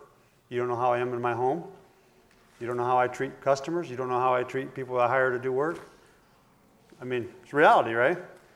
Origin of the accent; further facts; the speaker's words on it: United States; now in Brazil; I'm living in it, but I'm American.